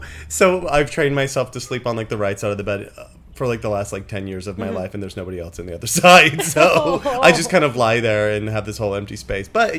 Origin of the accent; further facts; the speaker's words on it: Los Angeles, California, United States; No, I grew up in Los Angeles.